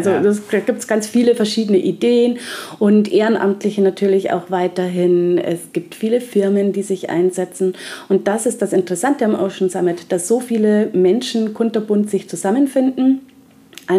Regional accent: Bavaria, Germany; now in South Africa; ich komme ja ursprünglich aus Bayern. Das war irgendwie ganz weit weg.

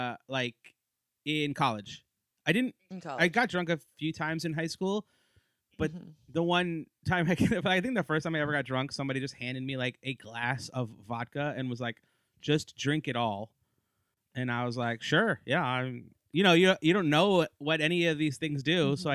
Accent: New Jersey, United States; now in Brooklyn, United States; Yeah, I was born in Jersey City. And then my parents moved us to the suburbs when I was like 10.

